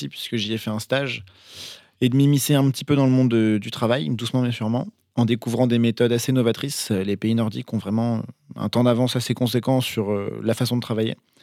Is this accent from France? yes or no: yes; Blois, Centre-Val de Loire, France; Je suis né à Blois où j'ai fait toute ma scolarité et c'est pour mes études supérieures que j'ai quitté la ville tout simplement. Je suis allé à Bordeaux 3 ans